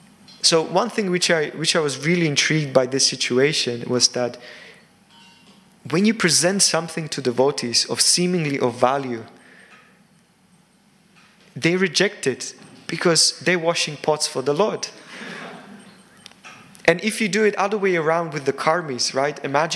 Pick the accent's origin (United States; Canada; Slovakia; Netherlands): Slovakia; English is a second language; I'm from Slovakia, so there are always some kind of political disturbances there happening.